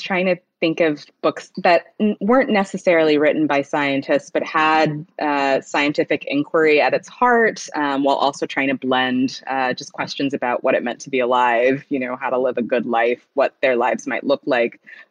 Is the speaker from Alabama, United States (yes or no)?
yes; Huntsville, Alabama, United States; I also knew that I wanted to set it in my hometown, mostly just because I don't read a lot of books that are set in Alabama, or particularly in Huntsville, Alabama, which is a really interesting city.